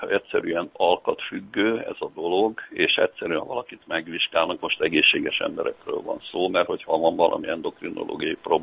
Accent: Baja, Bács-Kiskun, Hungary; én ugye bajai vagyok, én röplabdás voltam

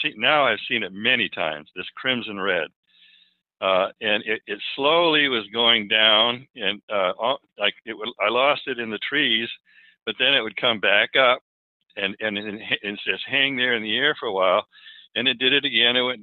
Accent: Falmouth, Maine, United States; I grew up in Maine, in Falmouth, Maine

